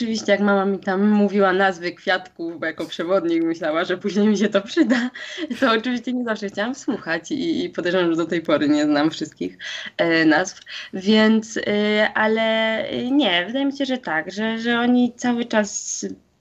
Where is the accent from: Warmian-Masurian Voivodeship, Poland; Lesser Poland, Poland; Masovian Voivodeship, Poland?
Lesser Poland, Poland; Zakopane; now in Livigno, Italy; Zresztą jesteśmy z Zakopanego